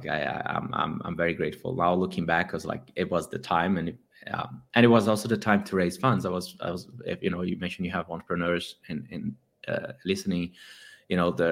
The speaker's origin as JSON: {"language": "English", "country": "Brazil", "said": "I'm from Brazil. hence the difficult name."}